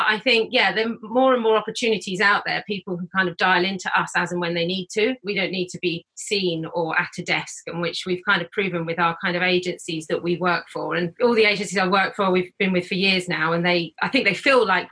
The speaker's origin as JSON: {"language": "English", "town": "Brighton", "region": "South East England", "country": "United Kingdom", "said": "I'm in Sussex, down in Limfield. Okay. It's a kind of in between Brighton and London. I'm from Brighton."}